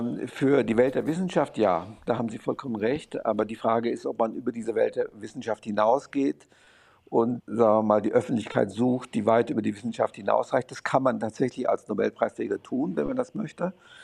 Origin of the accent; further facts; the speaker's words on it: Romania; first language German dialect; Und der war etwa, ich würde mal sagen, 7000 Einwohner groß. Und da bin ich aufgewachsen. Und bis zur zweiten Klasse habe ich auch kein Rumänisch gesprochen. Ich habe dann das Rumänische in der Schule gelernt.